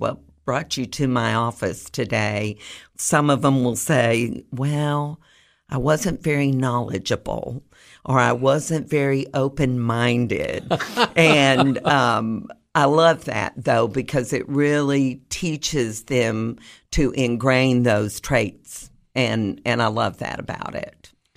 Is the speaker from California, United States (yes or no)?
no; Anchorage, Alaska, United States; born there; also born or lived in Germany / Guam / Louisiana / St. Louis; now in Tennessee, United States; I was born in Alaska before it was a state. Whoa. So we were stationed in Anchorage, Alaska, and I was born there. I lived in Germany. I lived in Guam. I lived in Louisiana. I lived in St. Louis.